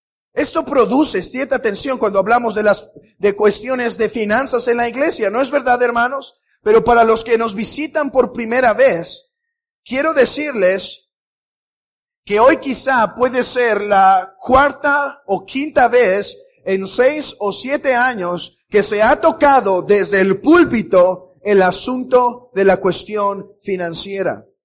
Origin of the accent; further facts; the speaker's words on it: Mexico; Y hermanos, creo que como mexicanos, este tema nos espanta.